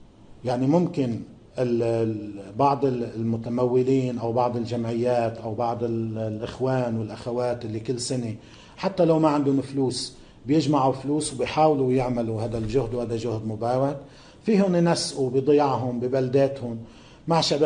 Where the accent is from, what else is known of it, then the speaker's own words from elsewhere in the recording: Lebanon; عندنا بلبنان